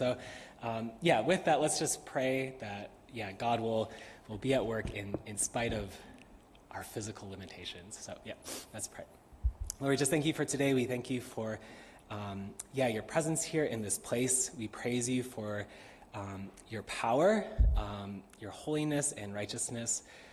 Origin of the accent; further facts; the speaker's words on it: Chicago, Illinois, United States; I remember growing up in Chicago suburbia in the 90s, good produce basically didn't exist.